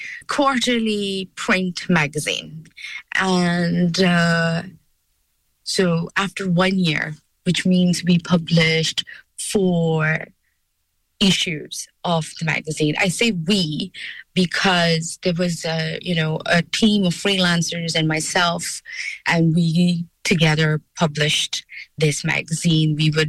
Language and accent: English; India; moved away as an adult; now in Cork, Ireland; I grew up in India and I've made Cork my home since 2012.